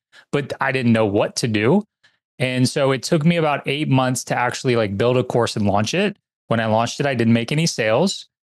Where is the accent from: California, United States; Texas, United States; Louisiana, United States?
Louisiana, United States; New Orleans; I'm born and raised in New Orleans, so I'm in the US like you.